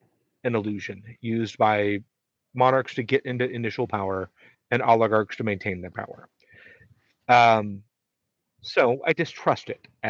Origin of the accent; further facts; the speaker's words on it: the South, United States; Yeah, as a Southerner, I bet you know my feelings about that man.